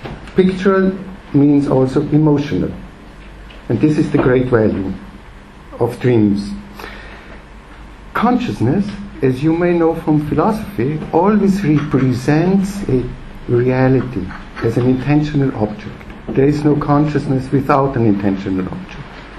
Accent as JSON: {"language": "English", "region": "Vienna", "country": "Austria", "said": "I'm from Vienna"}